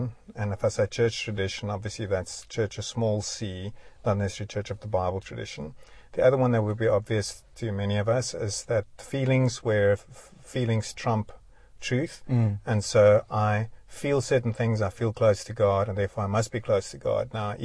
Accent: South Africa; I'm not a Jew that lived 3,000 years ago. I'm a South African living today.

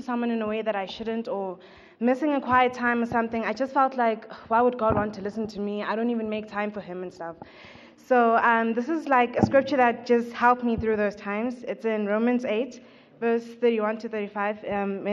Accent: Johannesburg, Gauteng, South Africa; I'm from the Northwest region in Johannesburg

